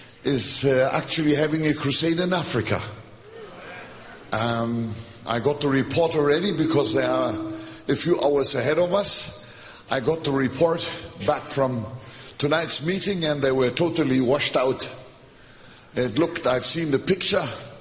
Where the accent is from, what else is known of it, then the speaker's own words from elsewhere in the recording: Hamburg, Germany; When I was a teenager, I grew up in West Germany. We became refugees, landed in West Germany. I grew up in the city of Hamburg. Later on, I lived in the city of Frankfurt. But I'm neither a Hamburger nor a Frankfurter.